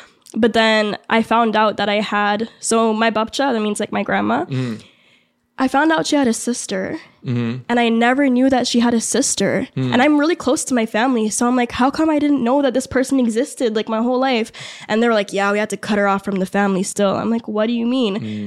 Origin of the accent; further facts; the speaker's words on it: Mississauga, Ontario, Canada; I would say no. Mississauga